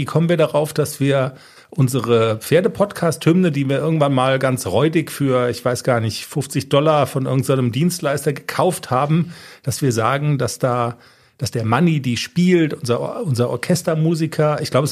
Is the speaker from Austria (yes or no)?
no; Darmstadt, Hesse, Germany; Du weißt ja, ich bin in Darmstadt aufgewachsen, die haben mal Fußball-Bundesliga gespielt.